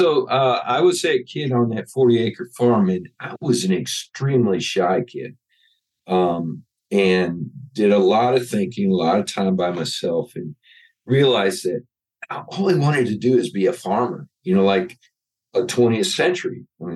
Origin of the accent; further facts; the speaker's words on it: Michigan, United States; Okay, well, I grew up in Michigan, in the southeastern part, just above Ohio. And I grew up on a 40-acre farm